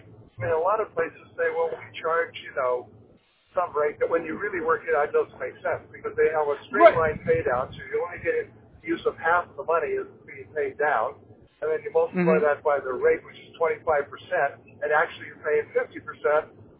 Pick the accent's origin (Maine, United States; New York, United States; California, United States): California, United States; born there; the reason that I was born in the Bay Area.